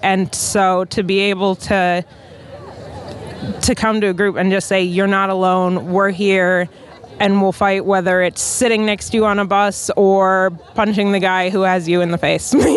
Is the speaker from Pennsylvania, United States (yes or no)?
no; Wisconsin, United States; now in St. Paul, United States; I'm coming here from St. Paul, originally from Wisconsin.